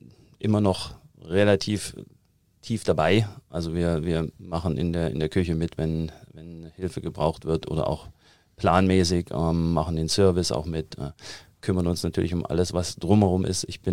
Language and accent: German; Thuringia, Germany; accent: Thuringian; Also ich komme ja aus Thüringen, hört man immer noch raus.